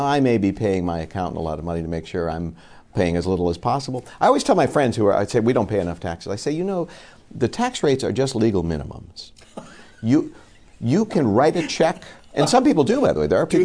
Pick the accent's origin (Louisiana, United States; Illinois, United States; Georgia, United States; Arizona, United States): Illinois, United States; Chicago; I went to a school that was 90% black when I grew up in Chicago, high school. I was the minority kid.